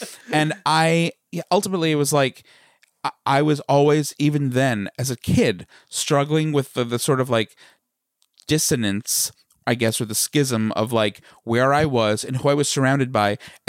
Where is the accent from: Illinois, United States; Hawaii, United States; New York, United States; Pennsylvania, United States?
New York, United States; St. James; we even had a coffee shop right near where we grew up in St. James. That's like the little hamlet in Smithtown that we grew up in.